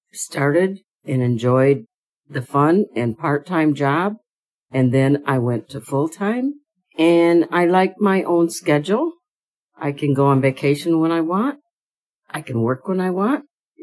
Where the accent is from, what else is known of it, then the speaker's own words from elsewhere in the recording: Michigan, United States; I am from Michigan. I'm 73 years old.